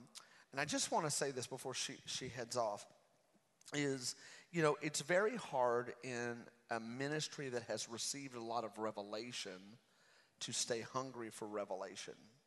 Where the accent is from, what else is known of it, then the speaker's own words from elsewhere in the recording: Hot Springs, United States; We are from Hot Springs, and so we worked with her there.